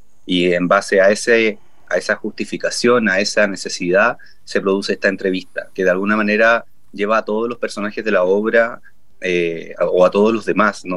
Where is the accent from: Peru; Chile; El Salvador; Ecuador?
Chile; ¿cómo se constituye esa identidad nuestra como chilenos, incluso para nuestra generación de personas que nacieron después de los 90 o hacia finales de los 80?